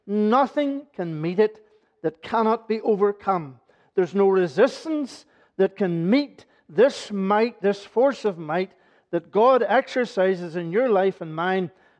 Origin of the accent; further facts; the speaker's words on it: Northern Ireland, United Kingdom; Growing up in Northern Ireland